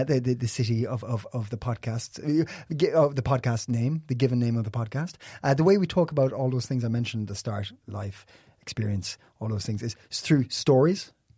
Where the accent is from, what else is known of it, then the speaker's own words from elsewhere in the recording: Ireland; I'm from Ireland.